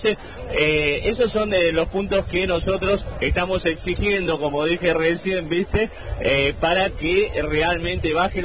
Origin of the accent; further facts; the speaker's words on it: Villa Allende, Córdoba, Argentina; soy de Villa Allende, que es una localidad que está pegada a la ciudad de Córdoba.